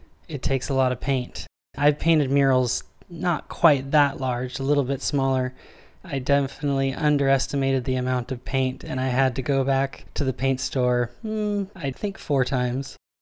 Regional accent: Chico, California, United States; moved away as an adult; I was born and raised in Chico. I moved away right out of high school. Moved back in 2013.

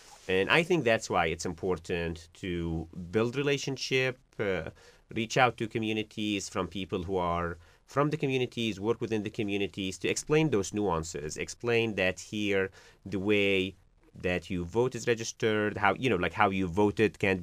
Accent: Syria; now in United States; the U.S. and then moved here, got naturalized, became a citizen, I never voted until I came to the United States, because in the country where I grew up in Syria

